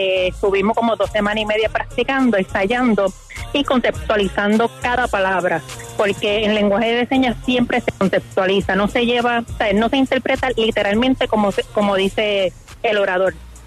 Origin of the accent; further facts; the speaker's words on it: San Juan, Puerto Rico; Soy de San Juan, Puerto Rico.